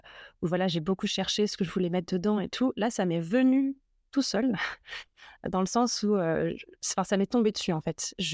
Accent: Antibes, Provence-Alpes-Côte d'Azur, France; also born or lived in Grasse; Moi, je suis née à Grasse, j'ai grandi à Antibes, j'ai fait mes études à Nice.

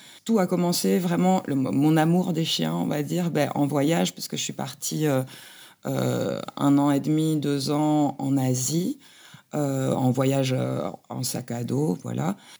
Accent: Belgium; Je suis belge et ça n'existe pas la santé communautaire

